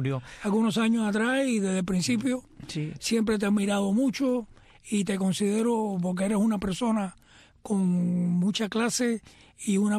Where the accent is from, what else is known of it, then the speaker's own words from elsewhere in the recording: Morón, Ciego de Ávila, Cuba; Pertenecía, cuando yo nací, a la provincia de Camagüey.